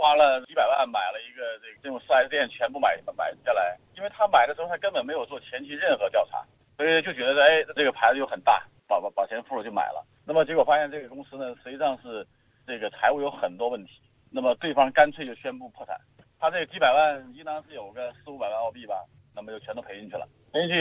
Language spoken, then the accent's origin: Chinese; China; 我们中国人习惯于说叫 successful 费，